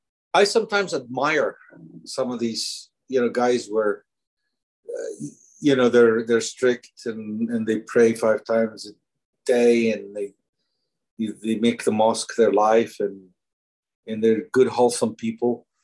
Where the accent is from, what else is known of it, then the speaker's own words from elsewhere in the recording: Kuwait; if I was back home, let's just say, when I was raised in Kuwait, okay?